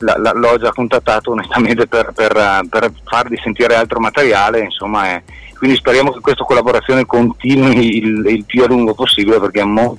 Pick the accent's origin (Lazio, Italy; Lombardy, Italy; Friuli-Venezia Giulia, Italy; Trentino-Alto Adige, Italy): Trentino-Alto Adige, Italy; Trento; perché sennò appunto siamo tutti di Trento, tornare al mare diventava una cosa piuttosto laboriosa